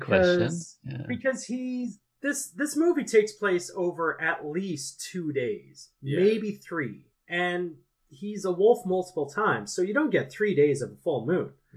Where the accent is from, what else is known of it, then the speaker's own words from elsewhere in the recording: Canada; Okay, we're Canadian, you're American.